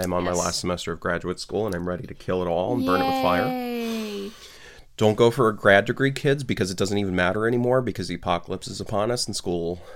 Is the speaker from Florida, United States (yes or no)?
yes; Florida, United States; born there; So I was born in Florida, and that's where my mom taught college.